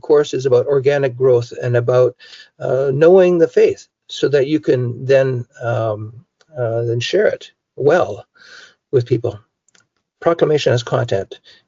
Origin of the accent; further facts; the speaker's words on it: Canada; I'm French Canadian, so I'm very good at doing that.